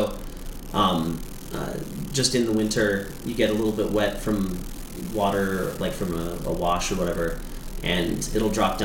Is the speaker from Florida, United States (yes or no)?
no; Phoenix, Arizona, United States; I was born in Phoenix, just down the street a little ways, and went to high school here, and I also went to college at NAU, so up in Flagstaff.